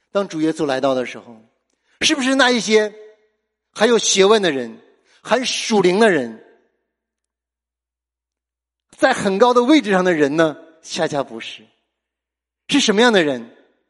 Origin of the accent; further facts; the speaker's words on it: China; 像我们中国人特别喜欢吃，我们逢年过节一定要摆一大桌子的席，对不对？